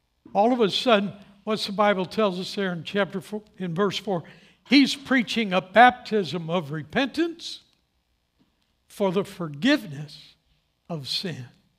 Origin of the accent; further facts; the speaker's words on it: St. Louis, Missouri, United States; I come from St. Louis